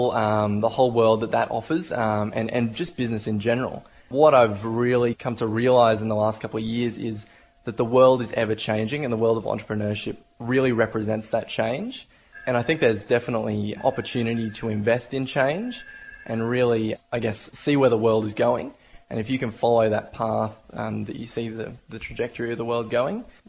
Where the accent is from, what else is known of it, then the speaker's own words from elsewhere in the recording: Toowoomba, Queensland, Australia; growing up in the Toowoomba business community and stepping into the business community since leaving that school environment